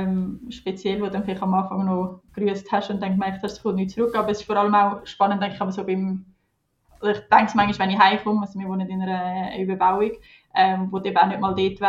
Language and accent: German; Zurich, Switzerland; Also ich bin im Zürcher Oberland aufgewachsen. Ich wohne unterdessen in der Stadt Zürich seit 6 Jahren.